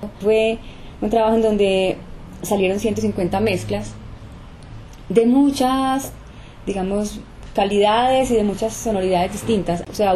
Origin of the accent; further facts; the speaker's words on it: Antioquia, Colombia; yo soy una cantante paisa que lleva muchos años metida en este cuento